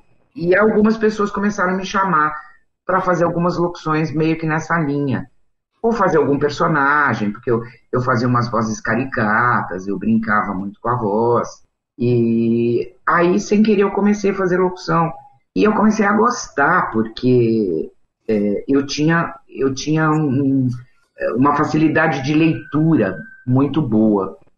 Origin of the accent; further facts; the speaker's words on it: São Paulo, Brazil; born there; Na Bela Vista, nasci no Bixiga, né? Nasci na Beneficência Portuguesa.